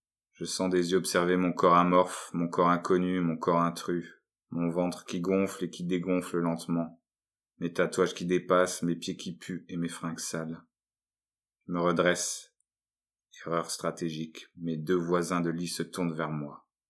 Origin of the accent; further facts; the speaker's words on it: Lille, Hauts-de-France, France; Moi je viens de Lille, je suis là pour le week-end, pour un stage de clown.